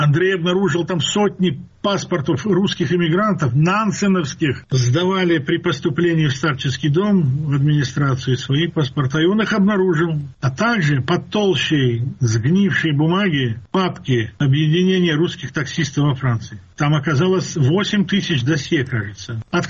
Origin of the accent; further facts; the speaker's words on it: Nalchik, Kabardino-Balkaria, Russia; Я говорю, я из Нальчика.